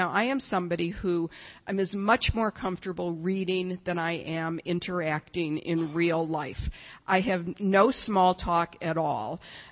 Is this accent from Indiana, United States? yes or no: no; Detroit, Michigan, United States; I grew up in Detroit in a family, a lower middle class family.